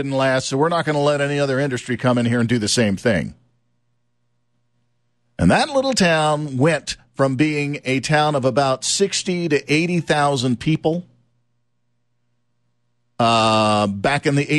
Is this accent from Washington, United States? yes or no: no; Louisiana, United States; The little town that I grew up in South Louisiana, thought that the oil industry was going to be there forever.